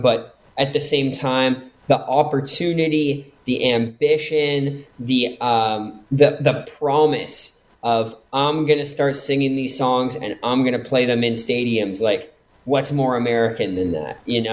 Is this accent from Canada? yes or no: yes; Canada; so many of my attitudes towards the world stem from growing up in Canada.